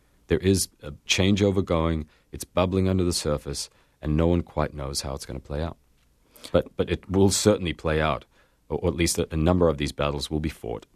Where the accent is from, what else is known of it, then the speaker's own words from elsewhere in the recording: South Africa; moved away; And as a South African, when I came over to North America, I was a little stunned at how things actually play out.